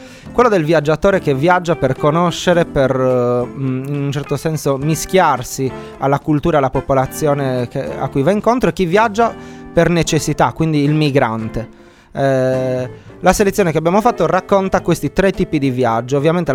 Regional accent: Fluminimaggiore, Sardinia, Italy; E poi io sono nato e cresciuto a Flumini Maggiore, per cui ecco, ci si conosce.

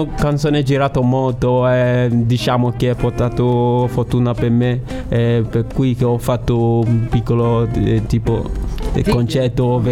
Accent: Nigeria; Italian is a second language; now in Palermo, Italy; vengo dalla Nigeria, ho 21 anni, abito a Palermo e studio lì a Palermo, al Conservatorio di Musica.

